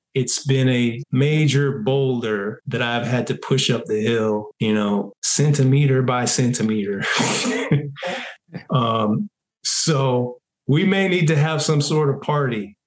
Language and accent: English; Oakland, California, United States; Well, they're kind of like headquartered in Oakland, which is my hometown.